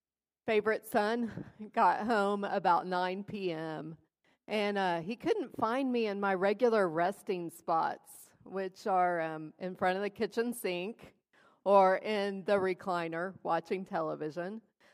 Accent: Texas, United States; I grew up in West Texas, and I know about desert shrubs.

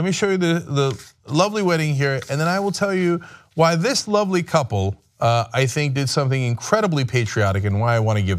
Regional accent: New York, United States; I grew up in New York

